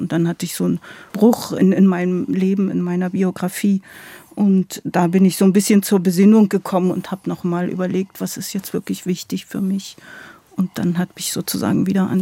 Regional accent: Bautzen, Saxony, Germany; Ich wurde in Bautzen geboren. Ich sozusagen komme aus der Lausitz. Meine große Familie, das sind alles Sorben. Und das ist sozusagen so eine slawische, westslawische Sprache, mit ein Volk mit einer eigenen Kultur

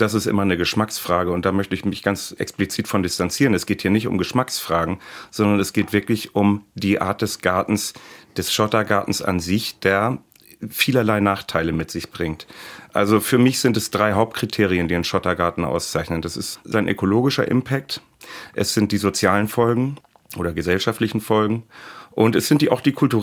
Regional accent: Schleswig-Holstein, Germany; in meinem Heimatdorf in Schleswig-Holstein

